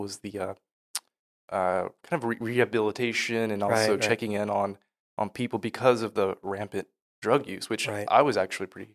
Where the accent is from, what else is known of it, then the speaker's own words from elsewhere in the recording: United States; I'm American, but I haven't been